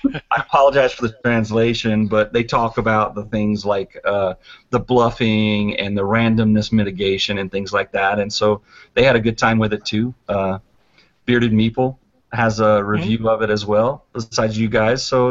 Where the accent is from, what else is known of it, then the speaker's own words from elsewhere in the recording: Louisiana, United States; also born or lived in Montreal, Canada / Columbus, Ohio, United States; I'm from Louisiana. I don't like hot ever. And then I lived in Montreal and Columbus, Ohio for a while.